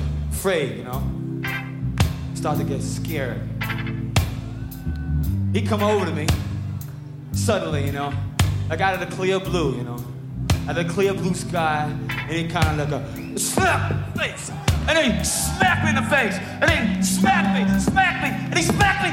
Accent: Brooklyn, New York, United States; Now I come from Sheepshead Bay, Brooklyn, you know? It's in, right here in New York City, you know? And I went to public school 254.

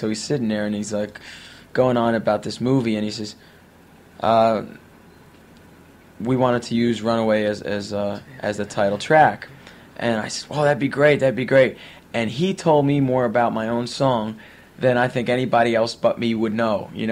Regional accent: New Jersey, United States; This year I make a point of saying that we're from Jersey

